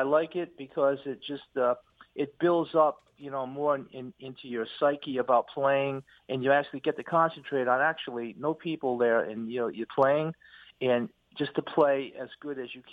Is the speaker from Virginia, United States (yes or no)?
no; Woonsocket, Rhode Island, United States; now in Los Angeles, United States; because I was brought up in Woonsocket, and before I left to go to Los Angeles